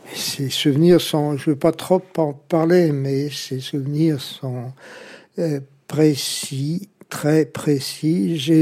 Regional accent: Lyon, Auvergne-Rhône-Alpes, France; Je suis lyonnais d'origine et j'y ai vécu 33 ans. J'y ai fait toute ma scolarité secondaire, supérieure.

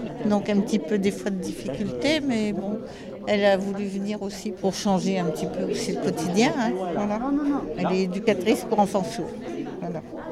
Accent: Hauts-de-France, France; moved away; Je suis Picarde, mais je suis arrivée il y a 41 ans.

